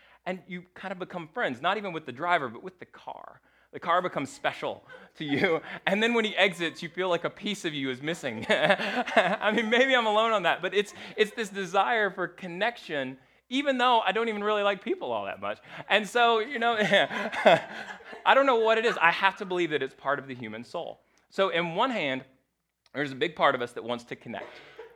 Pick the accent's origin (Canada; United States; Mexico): Mexico; about, you know, being from Mexico. And so one of us, it's not uncommon to say, de donde eres, where are you from?